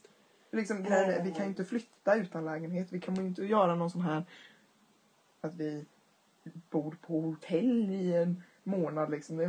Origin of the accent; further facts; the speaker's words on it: Kalmar, Kalmar County, Sweden; även om jag hade varit hemma i Kalmar